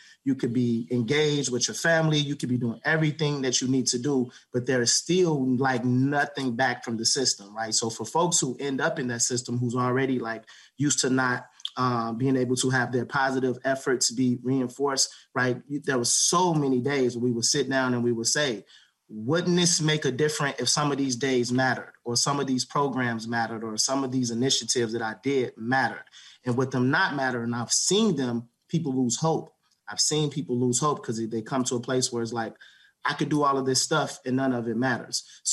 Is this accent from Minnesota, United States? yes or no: yes; Minnesota, United States; I grew up in Minnesota correctional facilities.